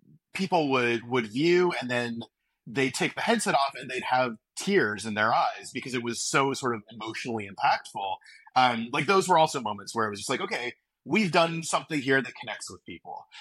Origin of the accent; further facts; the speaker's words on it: Hawaii, United States; I grew up in Hawaii on Kauai, which is sort of a smaller community.